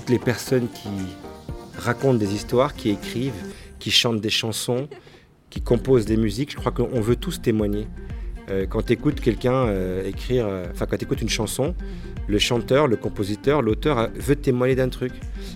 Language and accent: French; Belgium; je suis belge, d'origine marocaine, de confession musulmane, de culture judéo-chrétienne, qui vit dans un environnement laïque.